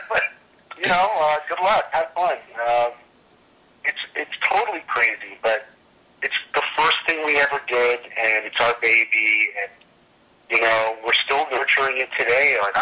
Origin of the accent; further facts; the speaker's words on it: Canada; When we're in the U.S., we don't talk too much about us being Canadian, but when we're at home, it's pretty cool, and we're pretty proud of it.